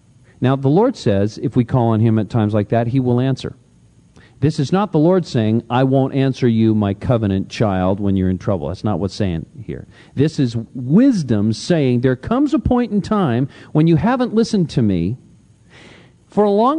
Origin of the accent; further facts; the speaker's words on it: Santa Cruz, California, United States; We were having a conversation about this down in Santa Cruz, my hometown